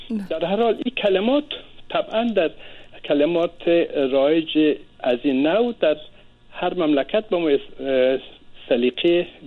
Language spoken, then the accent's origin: Persian; Afghanistan; accent: Dari; اینا بیشتر از لهجه ما، لهجه دری رفته